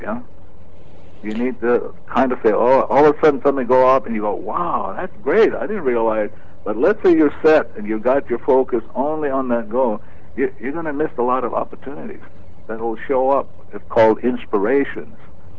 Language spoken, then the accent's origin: English; Waianae, Hawaii, United States; when I grew up in Waianae, in a very tough neighborhood